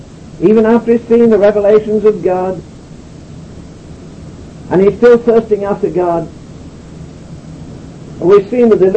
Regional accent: Yorkshire and the Humber, United Kingdom; I'm a Yorkshireman, so that's why I'm rough.

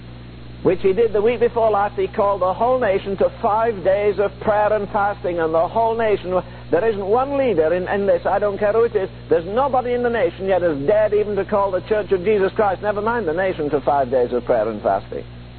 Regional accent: England, United Kingdom; Not because I'm English

